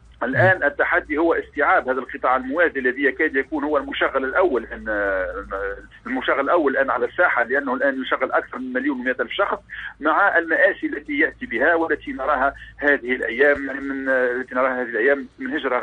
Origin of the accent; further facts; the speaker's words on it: Tunisia; آخر نحن عندنا في تونس يعني فقاعة يعني عقارية